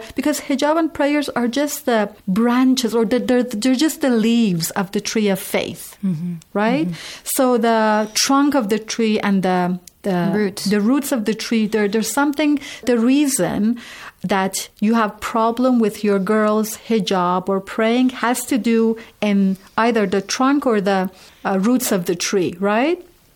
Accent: Qom, Qom Province, Iran; You know, I was born in Iran and I was raised in Qom.

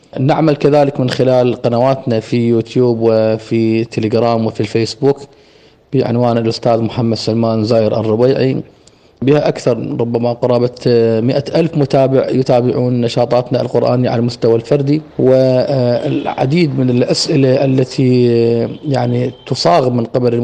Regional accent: Wasit, Iraq; also born or lived in Basra; ولدت في محافظة البصرة الفيحاء، وأتممت دراستي الابتدائية في محافظة واسط بعد أن انتقلنا إليها في سنة 87، وكذلك المتوسطة والإعدادية، وأتممت جامعة واسط في قسم اللغة العربية، طبعا كلية التربية،

